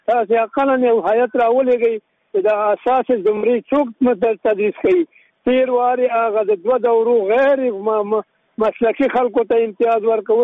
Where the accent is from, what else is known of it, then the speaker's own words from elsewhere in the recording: Nangarhar, Afghanistan; زه د ننګرهار ولایت دی یو قومي مشر په صفت